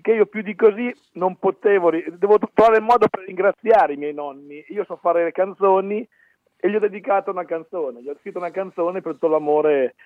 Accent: Bagno di Romagna, Emilia-Romagna, Italy; io da piccolo, Claudio, vengo da Bagno di Romagna, no? Nell'Appennino romagnolo, un paesino piccolino, Bagno di Romagna

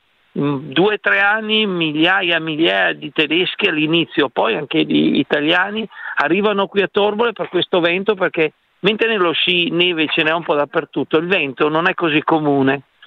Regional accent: Riva del Garda, Trentino-Alto Adige, Italy; io sono di Riva del Garda, nel Garda Trentino

